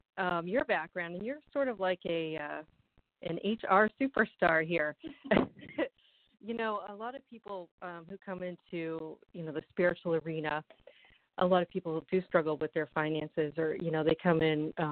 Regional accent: Boston, Massachusetts, United States; my background is in journalism, and, you know, and I'm from Boston.

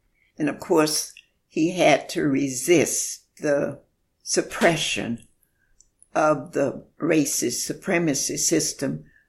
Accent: Montgomery, Alabama, United States; born there; I was born in Montgomery, Alabama in 1930.

